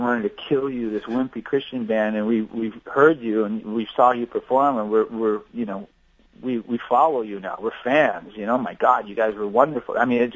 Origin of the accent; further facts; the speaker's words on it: Whittier, California, United States; born there; also born or lived in Pasadena / La Mirada / Fullerton / Oklahoma; I was born in Whittier and grew up and moved a lot. We lived in Pasadena for a while. I lived in La Mirada, Fullerton, lived in Oklahoma, you know, did a lot of moving throughout my childhood.